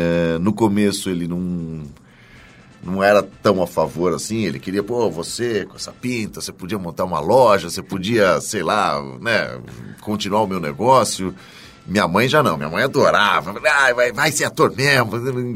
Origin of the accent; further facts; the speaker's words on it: São Paulo, Brazil; born there; Eu nasci em São Paulo, morei em muitos lugares aqui, morei numa cidade perto daqui, que foi Juquitiba, onde a gente tinha sítio